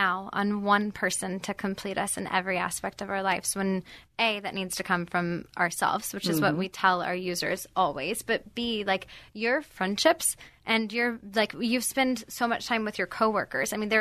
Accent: the South, United States; I grew up in the South and that is the token of success is marriage and kids.

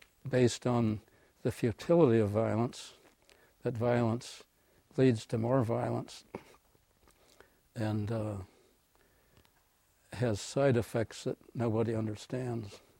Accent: Cedar Rapids, Iowa, United States; now in Champaign, United States; I grew up in on a farm in Iowa, and near Cedar Rapids.

